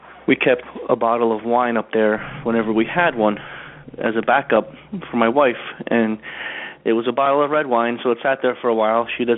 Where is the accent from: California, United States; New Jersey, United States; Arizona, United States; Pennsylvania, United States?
New Jersey, United States; I'm from New Jersey.